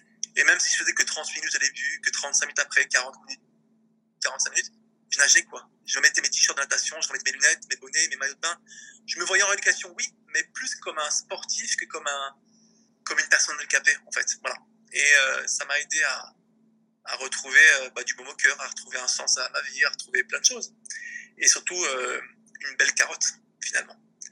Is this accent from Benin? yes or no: no; France; C'était moi, je suis de France